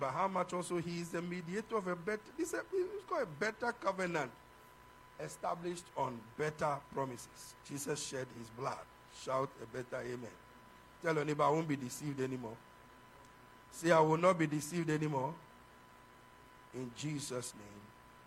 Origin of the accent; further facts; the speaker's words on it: Ghana; It's just like when we were growing up in Ghana.